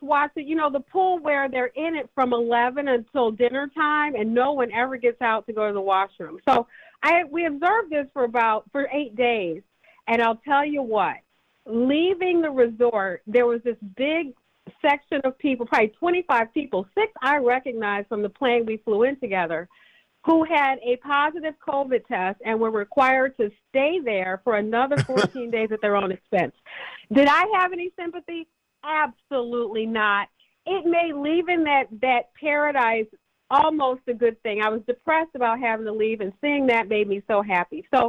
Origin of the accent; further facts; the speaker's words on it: United States; Sometimes I'm embarrassed for people to know I'm American